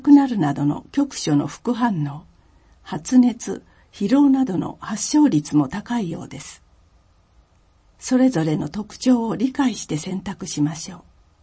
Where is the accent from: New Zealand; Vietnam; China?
New Zealand; Japanese is a second language; 今回も私の出身国であるニュージーランドの文化についてご紹介したいと思います。